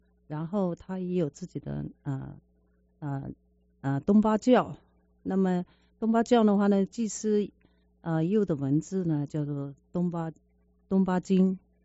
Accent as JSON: {"language": "Chinese", "town": "Lijiang", "region": "Yunnan", "country": "China", "tie": "born or raised there", "said": "我生在云南丽江古城长大的一个纳西人。"}